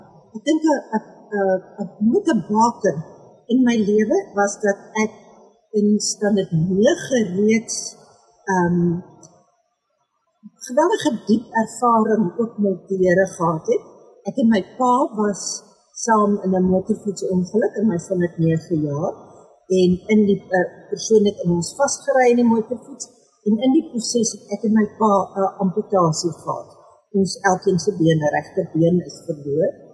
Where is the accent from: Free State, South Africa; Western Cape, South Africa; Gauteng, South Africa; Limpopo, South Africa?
Free State, South Africa; Welkom; now in Groot Brakrivier, South Africa; Ek is 'n Vrystater. Ek hou van die plat wêreld. Dit is my verskriklik mooi. Alhoewel ek nie nou daar bly nie. Ek bly op Groot Brak rivier in die Suid-Kaap, Tuinroete. Ja. So in die Vrystaat gebore, Welkom, en van daar af universiteit toe gegaan